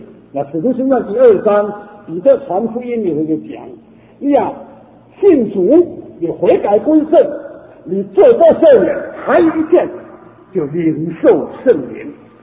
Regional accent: China; 我们中国人啊，18000里啊，这是很远的嘛。

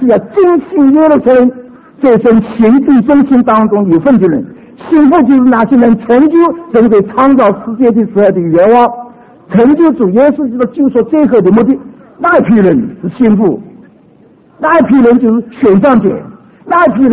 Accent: China; 我们中国人说民以食为天

